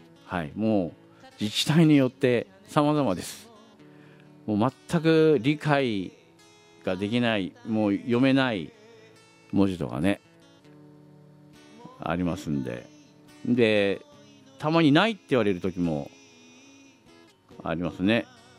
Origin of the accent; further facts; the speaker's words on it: Iwamizawa, Hokkaido, Japan; 私の出身の岩見沢でなんかライブを行うそうです